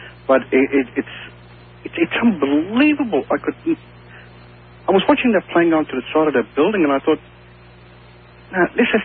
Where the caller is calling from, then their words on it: Australia; I'm calling from Australia